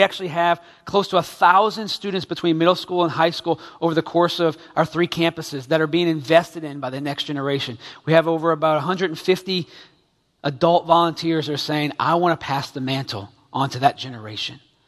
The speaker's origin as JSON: {"language": "English", "town": "New Orleans", "region": "Louisiana", "country": "United States", "accent": "New Orleans", "said": "E-R-A, not error, E-R-R-O-R. It's my New Orleans accent."}